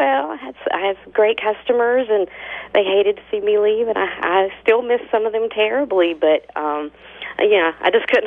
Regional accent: Asheville, North Carolina, United States; Okay, well, I'm from the mountains, Asheville.

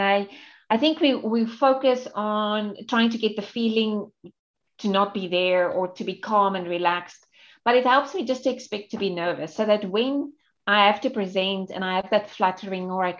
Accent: South Africa; And I was also coming from English speaking South Africa into countries like, for example, Thailand, Vietnam, Indonesia

